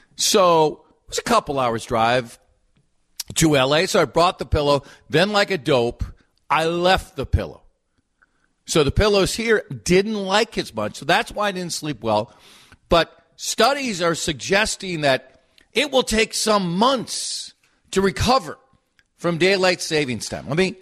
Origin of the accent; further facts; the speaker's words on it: Minnesota, United States; Guess where we're from? Minnesota.